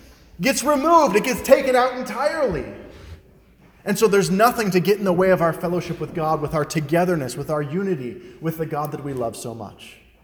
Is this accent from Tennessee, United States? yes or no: no; Detroit, Michigan, United States; I'm from Metro Detroit. Okay? My family as well.